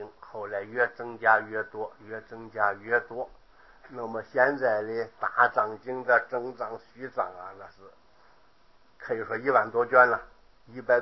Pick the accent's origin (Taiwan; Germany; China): China; 那么经在我们中国人来说非常神圣，非常隆重